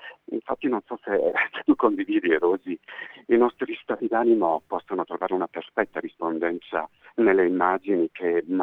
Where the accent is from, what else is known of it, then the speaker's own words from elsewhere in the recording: Apulia, Italy; Tu sai che le mie origini sono pugliesi, vengo da un paesino della provincia di Bari.